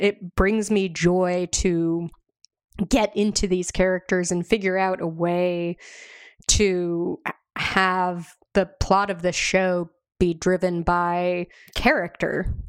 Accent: Florida, United States; So, you know, I grew up in Florida, and that's the flattest place on earth.

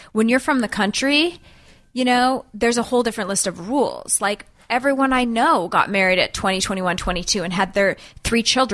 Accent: Edmonton, Alberta, Canada; Edmonton, Alberta, Canada.

